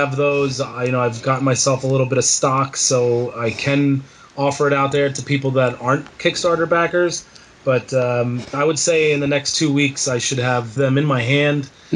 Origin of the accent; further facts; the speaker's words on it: Philadelphia, Pennsylvania, United States; now in Boston, United States; It's my hometown. It's where I was born and raised. So I have family there. And then, of course, Boston is where I'm living now.